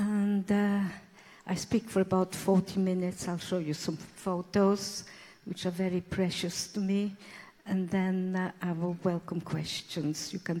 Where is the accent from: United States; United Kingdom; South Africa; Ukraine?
Ukraine; Lviv, Lviv Oblast; born there; English is a second language; moved away; So I was born in Eastern Poland, Lvov, in a very beautiful town.